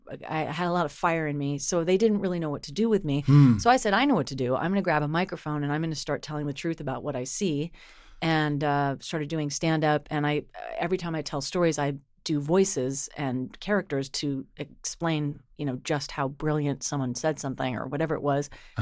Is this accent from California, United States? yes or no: yes; Los Angeles, California, United States; I'm from Los Angeles.